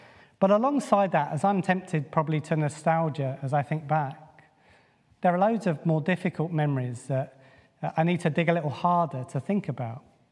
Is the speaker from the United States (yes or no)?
no; United Kingdom; accent: British; well, it's probably my British accent.